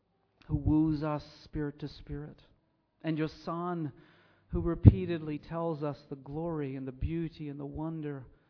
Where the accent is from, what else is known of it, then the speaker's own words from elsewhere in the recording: United States; accent: American; I know my American accent throws those R's into real confusion.